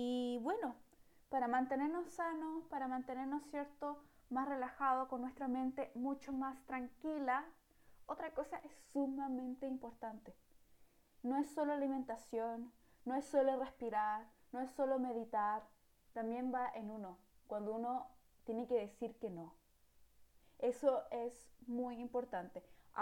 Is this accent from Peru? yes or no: no; Chile; nosotros como chilenos